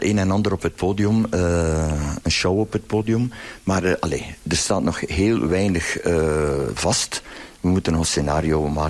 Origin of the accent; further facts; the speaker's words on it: Langemark, West Flanders, Belgium; now in Middelkerke, Belgium; Ik was afkomstig, nu woon ik in Middelkerken, maar ik ben afkomstig van Langemark.